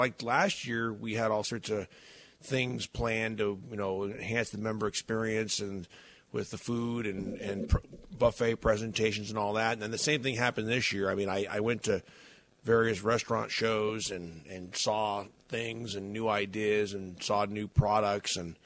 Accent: New England, United States; and I'm from New England.

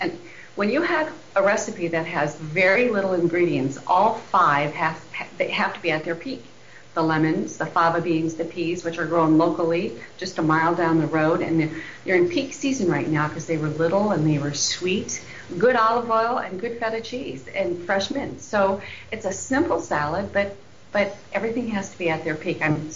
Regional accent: Iowa, United States; now in Half Moon Bay, United States; Yes, beautiful Half Moon Bay. I'm originally from Iowa.

